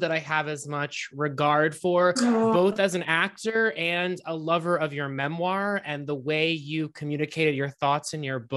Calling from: Brooklyn, New York, United States; I'm calling from Brooklyn, New York, downtown Brooklyn.

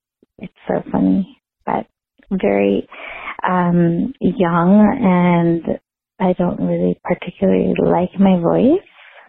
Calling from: Denver, Colorado, United States; I'm calling from Denver

